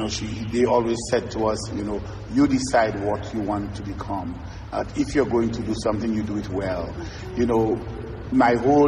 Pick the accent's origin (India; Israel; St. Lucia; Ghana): St. Lucia; Grande Rivière, Dennery; now in southwest of the island, Saint Lucia; So I'm from the East, you know, and I'm proud to say that I'm from the East, you know, but presently working in the southwest of the island. So I am from, if we're going to, you know, Denry, Grand Rivière Denry